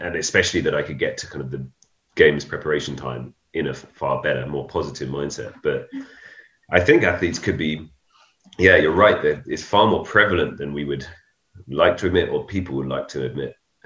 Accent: London, United Kingdom; the London Games, my hometown. I'm from London.

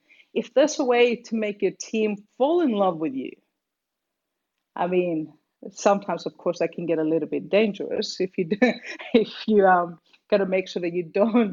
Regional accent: Cyprus; also born or lived in Australia / London / Lithuania; So I'm originally from Cyprus. This is where I'm actually based at this point in time. I spent half my life living in Australia, though, and the other half living between Cyprus, London, slash a little bit of Lithuania.

